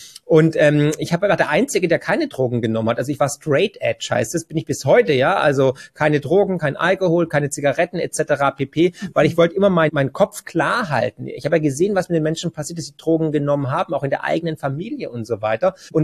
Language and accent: German; Swabia, Germany; Ich bin ja Schwabe, wie man hört, ne?